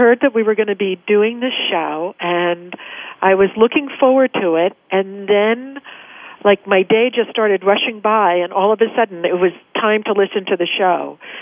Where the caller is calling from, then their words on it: New York, United States; I'm calling from New York.